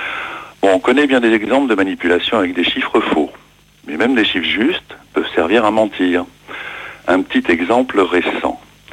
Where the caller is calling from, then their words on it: Houilles, Île-de-France, France; de Houille dans les Yvelines.